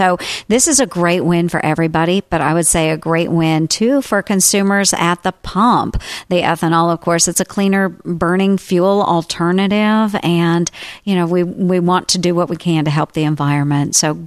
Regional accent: Iowa, United States; Trade is so important, especially in my home state of Iowa.

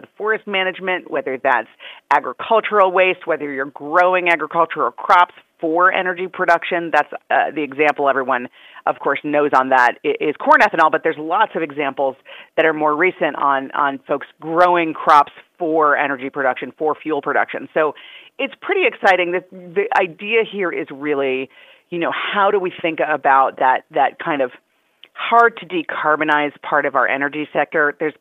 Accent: Wisconsin, United States; also born or lived in California; You know, I'm from Wisconsin and I spent a lot of time in California

